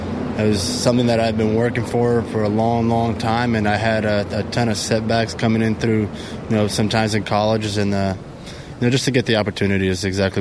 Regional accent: Mogi, São Paulo, Brazil; It's a little city in São Paulo called Mogi.

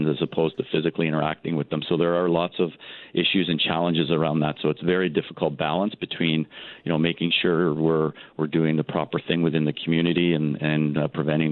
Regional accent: Scarborough, Ontario, Canada; I grew up in Scarborough in a very diverse community and went to a high school that was very diverse.

